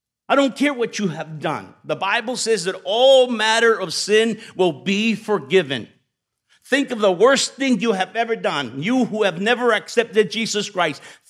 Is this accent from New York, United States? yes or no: no; Los Angeles, California, United States; But I was not from Orange County. I'm from the hood. I'm from East Los Angeles. So I would come here from East Los Angeles